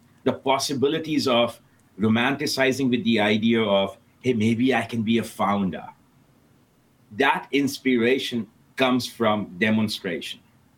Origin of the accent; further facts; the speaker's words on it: Midwest, United States; I'm from the Midwest. I stay close to Notre Dame.